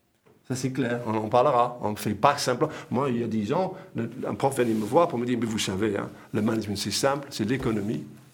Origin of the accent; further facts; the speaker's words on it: England, United Kingdom; Moi, donc, je suis d'Angleterre.